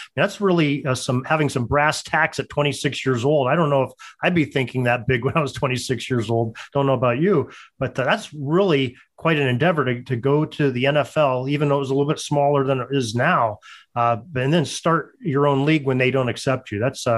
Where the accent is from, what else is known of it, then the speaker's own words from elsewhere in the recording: Pennsylvania, United States; I'm from Western Pennsylvania, lifelong resident, a Steelers fan.